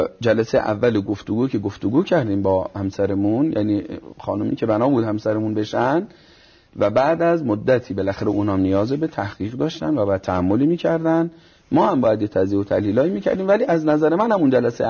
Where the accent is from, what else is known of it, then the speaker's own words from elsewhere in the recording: Neyshabur, Razavi Khorasan, Iran; کلاس چهارم برگشتم به شهرمون و اقدام کردم برای ازدواج